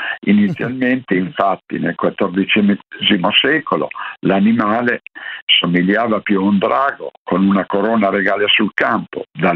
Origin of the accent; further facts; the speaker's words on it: Piedmont, Italy; io sono piemontese e Juve.